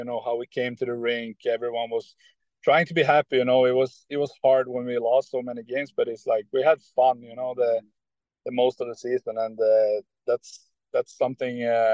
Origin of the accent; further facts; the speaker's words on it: Karlstad, Värmland, Sweden; English is a second language; Yeah, so after the season, I went straight home to my hometown, Karlstad, and then I decided to go to and play World Championship for Team Sweden.